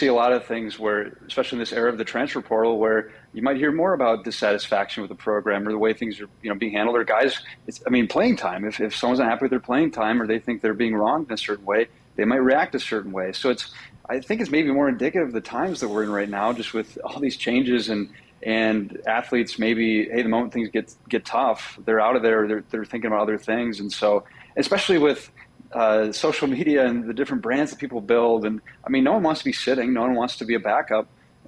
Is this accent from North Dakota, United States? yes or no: no; Minnesota, United States; so Minnesotans are trying to take over the show because I'm from Minnesota as well.